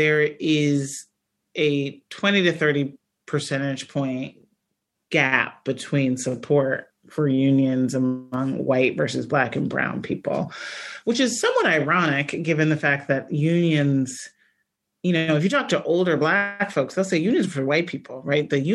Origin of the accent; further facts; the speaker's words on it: Midwest, United States; I'm from the Midwest. I knew that factory workers in the South were getting a raw deal compared to those in the Midwest.